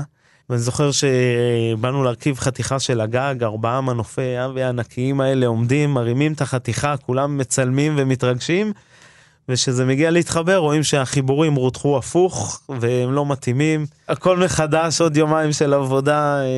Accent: Amiad, Northern District, Israel; ואני קיבוצניק, קיבוץ עמיעד

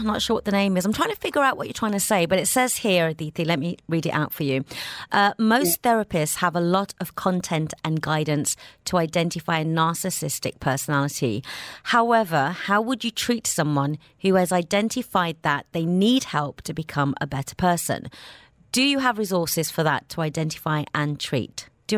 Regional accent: England, United Kingdom; Growing up in England in an Indian family, nobody went to therapy.

